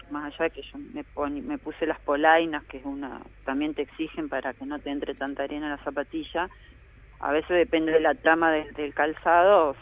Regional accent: San Cristóbal, Santa Fe, Argentina; now in Santa Fe, Argentina; Yo soy oriunda de San Cristóbal.

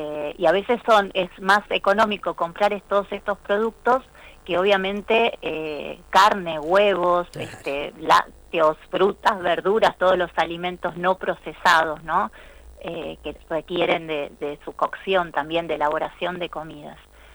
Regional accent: Buenos Aires, Argentina; yo soy de Ciudad de Buenos Aires

